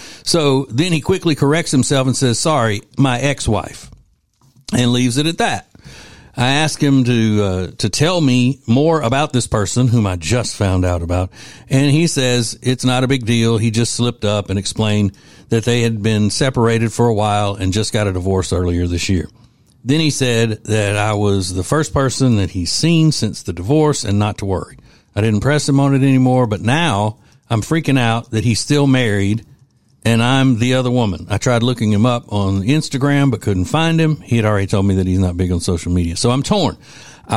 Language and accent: English; Winfield, Louisiana, United States; as some of my friends I grew up with in Winfield, Louisiana would say, she had retched out to us.